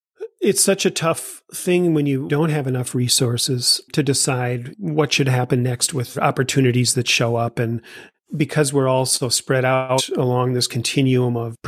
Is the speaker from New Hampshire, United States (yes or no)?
no; Minneapolis, Minnesota, United States; I grew up in Minneapolis, went to school here, lived here most of my life.